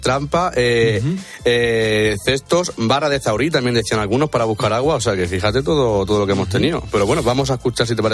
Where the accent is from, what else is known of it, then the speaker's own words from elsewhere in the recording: Almadén, Castilla-La Mancha, Spain; Yo soy de Almadén, de Ciudad Real.